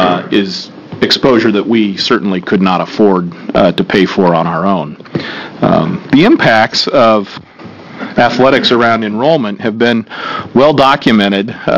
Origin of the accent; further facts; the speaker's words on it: Hillsboro, Oregon, United States; and as a native Oregonian, it's fun to be back and have Hillsborough represented in this group, too, my hometown.